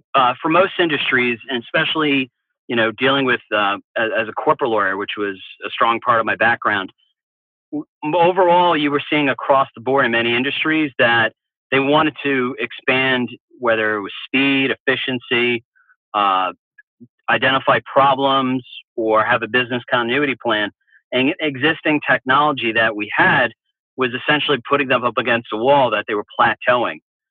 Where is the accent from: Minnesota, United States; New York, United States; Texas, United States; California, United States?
New York, United States; I'm originally from New York.